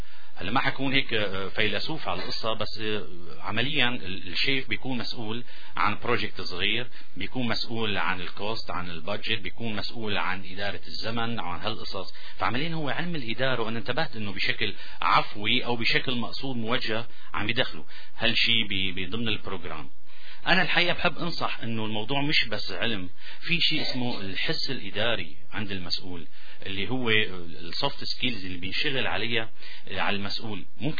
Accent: Syria; now in Canada; خاصة جايين من سوريا نحن ومتعلمين على نظام كشفي ديسبلين انضباط قوي.

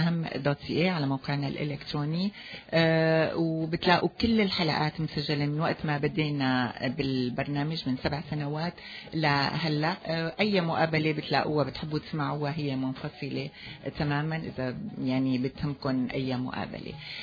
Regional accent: Syria; اختلطت مشاعرنا مثلما اختلطنا كسوريين بين مؤيد ومعارض

